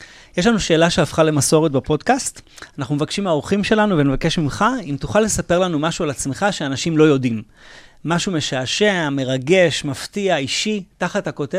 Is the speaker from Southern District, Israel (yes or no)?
no; Holon, Tel Aviv District, Israel; אני חולוני לשעבר, אז אפילו המגרש התחלף, היה את אולם הפחים המפורסם. הייתי שם עשרות משחקים בתור ילד.